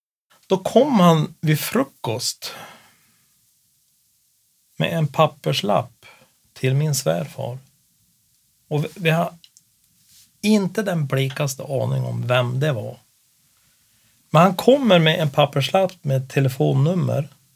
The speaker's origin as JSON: {"language": "Swedish", "country": "Sweden", "said": "Ja, så är svärfar, vi är från Sverige."}